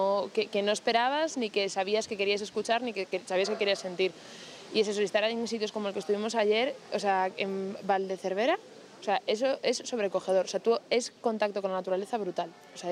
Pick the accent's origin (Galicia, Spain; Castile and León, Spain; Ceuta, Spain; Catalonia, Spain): Galicia, Spain; Santiago de Compostela; Soy de Santiago de Compostela, entonces para mí el camino ya era algo como muy presente en mi vida.